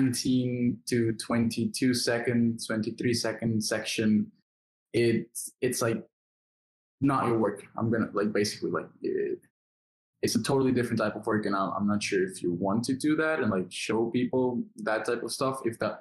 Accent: Dominican Republic; because I'm from the Dominican Republic, so we played in Latin America

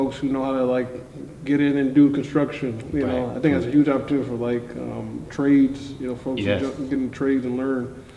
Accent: West Bloomfield, Michigan, United States; also born or lived in Detroit; So I was born in Detroit. Mom and dad went to school in Detroit. Born and raised. Still family in Detroit, but grew up in the outskirts. But always, you know, West Bloomfield, which is like 20-25 minutes outside of Detroit.

